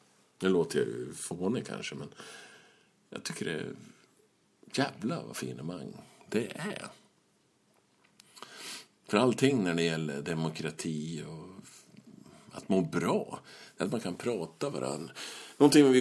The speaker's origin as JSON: {"language": "Swedish", "town": "Västerås", "region": "Västmanland County", "country": "Sweden", "said": "För jag är från Västerås."}